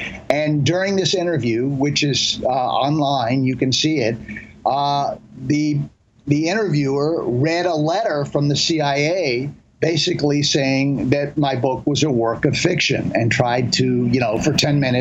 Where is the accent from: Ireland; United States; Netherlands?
United States; Washington, District of Columbia; And, you know, given the fact that I grew up in Washington, you know, I can't get anyone in Washington to even review the book.